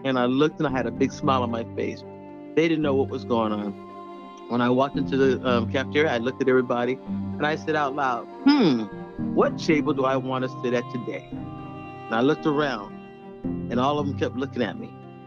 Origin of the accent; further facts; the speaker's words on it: United States; My ancestors are from Africa, but I wasn't born in Africa. I'm an American. I'm a full-blown American.